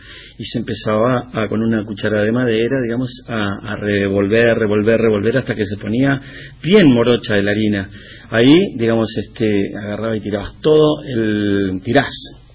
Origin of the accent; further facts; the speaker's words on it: Las Lomitas, Formosa, Argentina; tener una calecita en el pueblo, en mi pueblo, que se llamaba Las Lomitas, 300 kilómetros de la capital